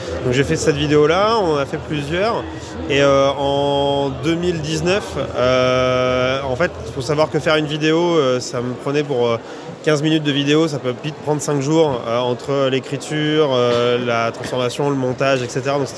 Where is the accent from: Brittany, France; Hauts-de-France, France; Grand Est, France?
Hauts-de-France, France; Amiens; Alors moi je viens d'Amiens, globalement du nord de la France.